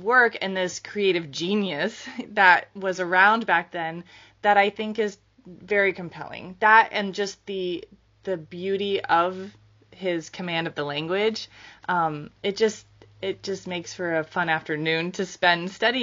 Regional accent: Salcha, Alaska, United States; I grew up in the Fairbanks area, just south of Fairbanks, in a little town called Salcha.

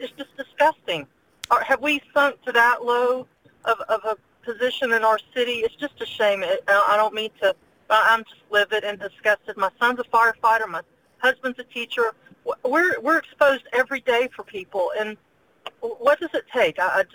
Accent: Jacksonville, Florida, United States; I think as a born and raised in Jacksonville, that was one of the lowest points.

